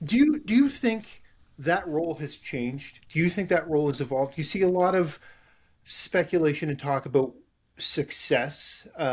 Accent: Canada; I'll throw give you the hockey example as the Canadian.

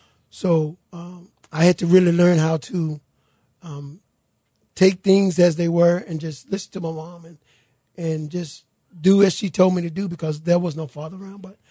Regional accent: Greensboro, North Carolina, United States; Well, I grew up in North Carolina, Greensboro, North Carolina. It's a small town

